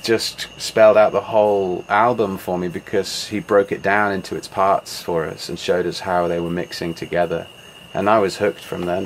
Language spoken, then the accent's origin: English; Birmingham, West Midlands, United Kingdom; So I learned this song in England before I'd ever been to the States. But, you know, growing up in Birmingham, we had